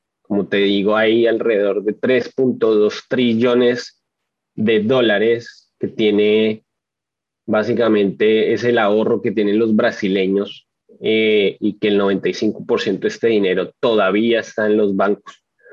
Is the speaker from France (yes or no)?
no; Colombia; yo que soy colombiano